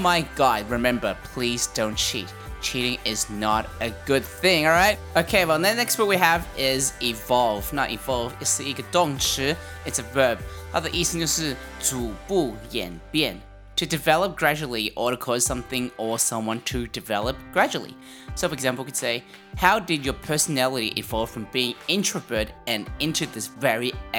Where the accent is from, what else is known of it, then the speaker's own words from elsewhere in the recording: Australia; accent: mix of American and Australian; I grew up in Australia, so technically, I should have an Australian accent. But my friend says that my accent is an abomination of American and Australian accent mixed together.